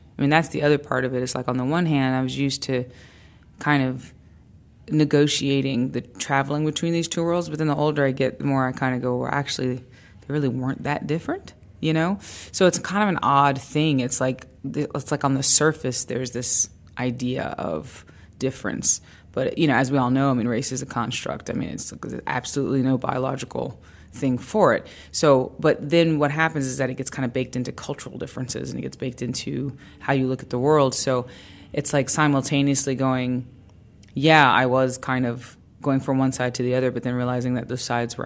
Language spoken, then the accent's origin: English; North Carolina, United States; this makes sense to me as a Southerner. And I realized that was my identity, is really, it's not a white or black or mixed person, is a Southerner, is a North Carolinian.